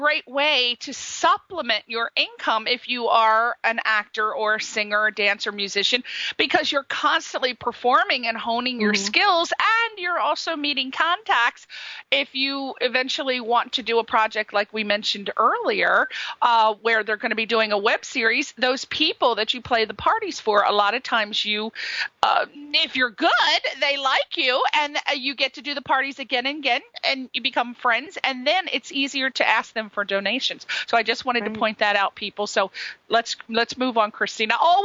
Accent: Ireland; I'm Irish, so I can completely relate to you.

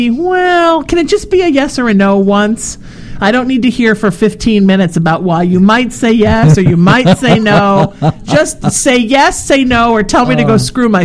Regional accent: New Haven, Connecticut, United States; now in Los Angeles, United States; Because when I go back to New York, and I'm from New Haven, when I go back to New York, the first day and a half, I'm like, that's it.

